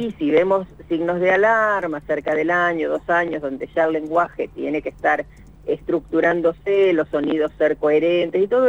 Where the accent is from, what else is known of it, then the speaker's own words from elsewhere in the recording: Olavarría, Buenos Aires Province, Argentina; cada vez que iba al banco de leche de Olavarría, que es donde mi pueblo natal